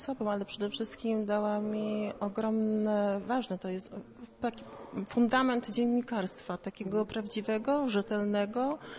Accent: Jelenia Góra, Lower Silesian Voivodeship, Poland; now in Słupsk, Poland; bo ja nie byłam stąd, ja jestem z Leniej Góry.

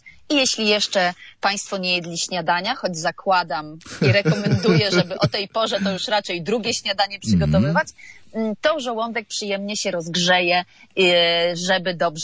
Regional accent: Gdańsk, Pomeranian Voivodeship, Poland; ja też przecież jestem z Pomorza, z Gdańska, dużo wilgoci

